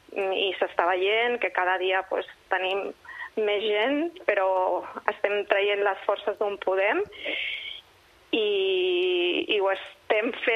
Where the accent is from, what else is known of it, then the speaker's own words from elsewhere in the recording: Sabadell, Catalonia, Spain; aquí a Sabadell, que jo soc de Sabadell